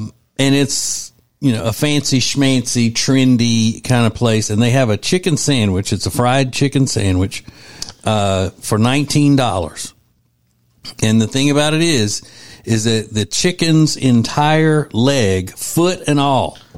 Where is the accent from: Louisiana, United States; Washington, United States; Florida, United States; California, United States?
Louisiana, United States; Winfield; Because when I was a kid, growing up in Winfield, Louisiana, people who trapped raccoons could sell the meat of the raccoon.